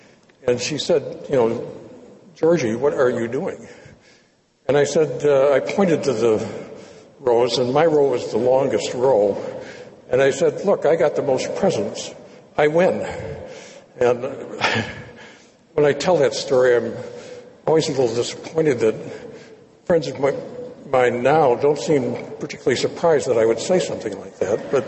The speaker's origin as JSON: {"language": "English", "town": "Detroit", "region": "Michigan", "country": "United States", "tie": "born or raised there", "said": "As I say, I grew up in Detroit, and in our house, at Christmas in the living room, of course, we had the Christmas tree and all decorated and the gifts under the tree."}